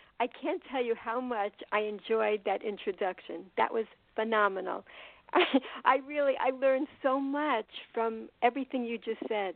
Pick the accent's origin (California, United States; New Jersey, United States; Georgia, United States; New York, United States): New York, United States; Forest Hills; also born or lived in Israel; now in Baltimore, United States; I'm calling now from Baltimore, Maryland, and I'm originally from Queens, New York, Forest Hills, New York, and I also spent 10 years living in Israel.